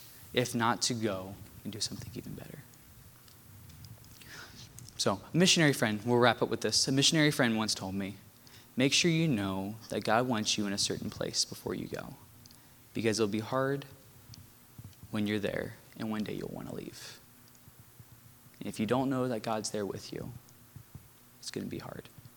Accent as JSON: {"language": "English", "country": "United States", "said": "I would stand out and be taken advantage of just because I'm an American."}